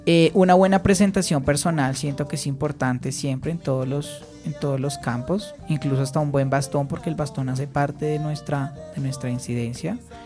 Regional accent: Colombia; la mayoría de nuestros migrantes sí están ubicados y nosotros como colombianos no.

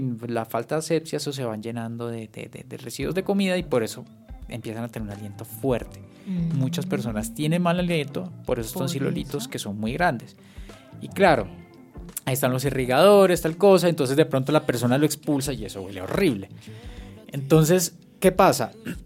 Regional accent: Santander, Colombia; Yo soy de Santander y allá me llegó el nombre.

